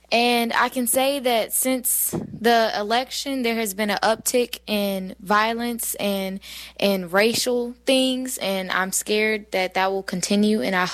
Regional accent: Little Rock, Arkansas, United States; I'm 15 years old, and I'm from Little Rock, Arkansas.

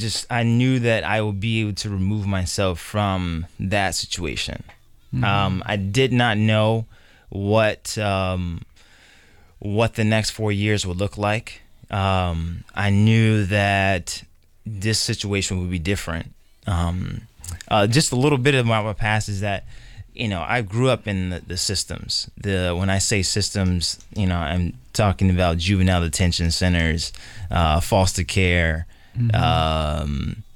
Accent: Chicago, Illinois, United States; Essentially, I was born on the west side of Chicago.

